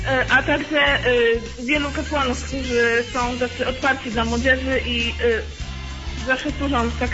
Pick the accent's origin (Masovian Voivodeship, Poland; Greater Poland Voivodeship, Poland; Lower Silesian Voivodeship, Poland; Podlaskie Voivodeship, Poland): Greater Poland Voivodeship, Poland; Konin; z Konina, jestem animatorką